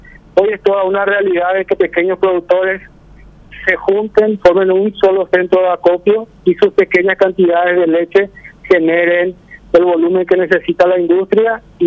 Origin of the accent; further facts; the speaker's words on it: Asunción, Paraguay; No, yo vengo acá de la zona central, soy de Asunción